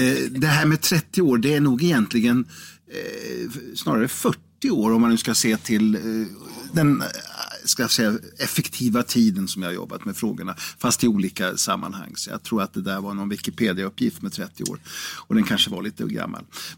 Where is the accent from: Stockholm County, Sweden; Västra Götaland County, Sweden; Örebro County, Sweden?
Örebro County, Sweden; Karlskoga; born there; also born or lived in Degerfors; Ja, i Karlskoga, eller Degerfors var ju min födelseort. Men själva lasarettet i Karlskoga, där var det där som jag klämdes ut.